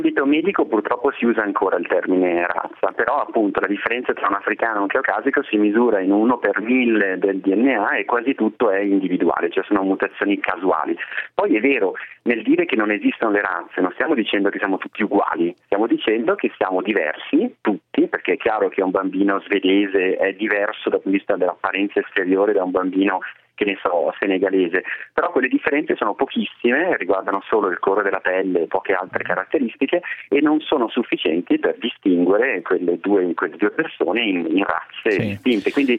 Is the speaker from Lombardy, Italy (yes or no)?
yes; Bergamo, Lombardy, Italy; io sono bergamasco, quindi io ho la diversità anche del dialetto mio, che è quasi totalmente incomprensibile rispetto al resto del pianeta